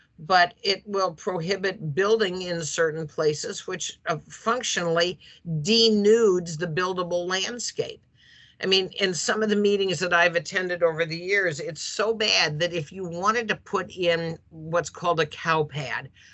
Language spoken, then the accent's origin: English; Oregon, United States; I grew up over in Central Oregon